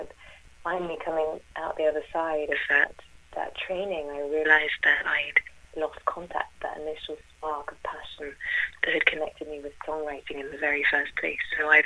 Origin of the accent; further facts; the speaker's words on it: London, United Kingdom; born there; I was born in London. My dad's Norwegian and my mum moved to London when she was about 13. She was born in South Africa.